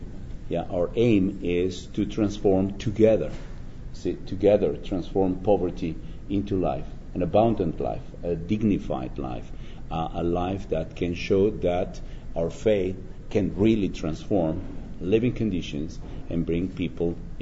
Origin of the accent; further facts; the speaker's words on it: Mexico; I come from Mexico.